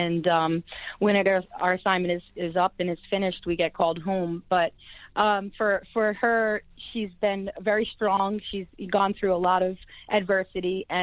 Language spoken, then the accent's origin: English; Boston, Massachusetts, United States; born there; Well, I was born in the Boston area and was one of five children, and actually have a twin sister.